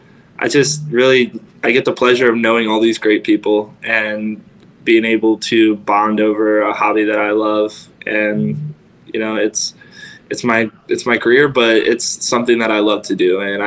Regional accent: Cincinnati, Ohio, United States; now in Phoenix, United States; You know, I'm from Cincinnati, Ohio. My biological family is 2,000 miles away. Mm-hmm. But I have a family here in Phoenix, Arizona

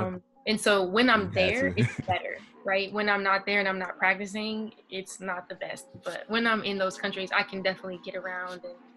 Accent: Colorado, United States; growing up in Colorado, where I was around a lot of white people often. And then to come to like the East Coast and go to an all black school, that was culture shock for me.

